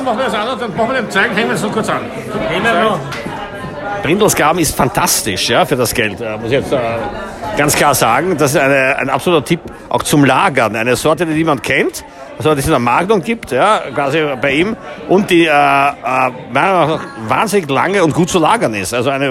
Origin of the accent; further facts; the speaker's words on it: Italy; Presidio, das scheint mir nicht logisch als Italiener.